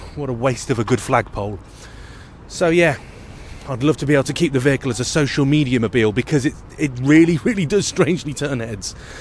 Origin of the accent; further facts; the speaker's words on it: United Kingdom; I'm British, zebra crossing.